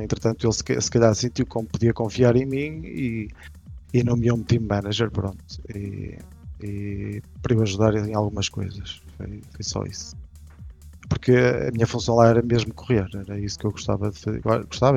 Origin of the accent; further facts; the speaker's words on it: Vila Real, Portugal; como sou de Vila Real, desde que cresci a ver corridas, daí a paixão pelas mesmas.